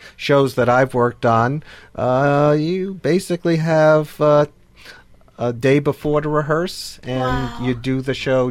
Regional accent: New York, United States; I'm not from Minnesota. I'm from New York, and we don't have passive. We just go straight to aggressive.

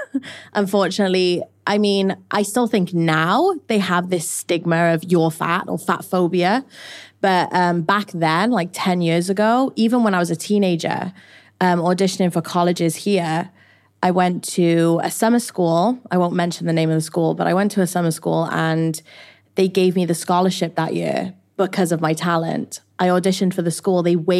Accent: Wales, United Kingdom; moved away as an adult; now in Los Angeles, United States; I'm from Wales originally. I moved to LA when I was 21 to pursue my dreams

